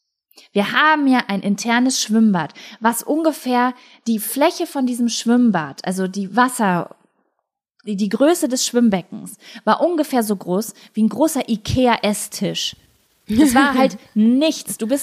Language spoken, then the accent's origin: German; Lübbecke, North Rhine-Westphalia, Germany; Ich war ja in jedem Verein in und um Lübbecke, ne?